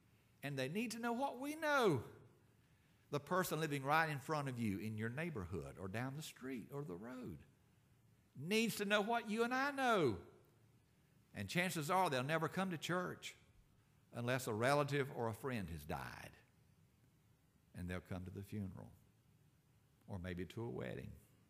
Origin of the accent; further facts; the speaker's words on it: Philadelphia, Pennsylvania, United States; born there; As some of you know, I was born in Philadelphia, foreign land.